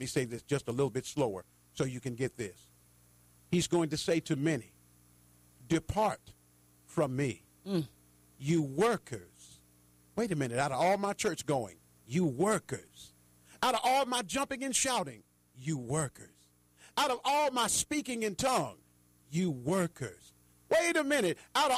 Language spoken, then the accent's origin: English; Chicago, Illinois, United States; as I look back of growing up in the streets of Chicago, growing up on Madison Street, where in the era of the Black Panthers